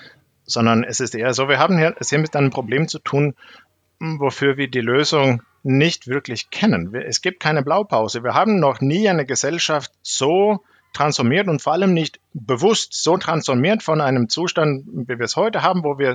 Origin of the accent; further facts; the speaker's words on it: Sweden; Da gibt es zum Beispiel auch Studien dann aus meinem Heimatland Schweden, wo die CO2-Steuer die allerhöchste ist in der ganzen Welt